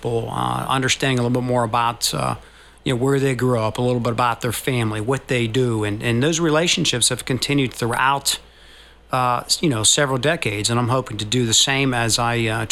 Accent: Bridgeville, Pennsylvania, United States; Well, I grew up in the South Hills, Scott Township, but I spent most of my time in Bridgeville, PA, which is a small little town on the South Hills

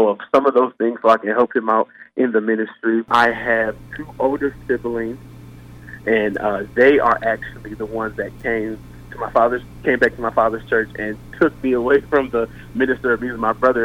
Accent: Lorain, Ohio, United States; I grew up in Lorain, Ohio. I still currently live in Lorain, Ohio.

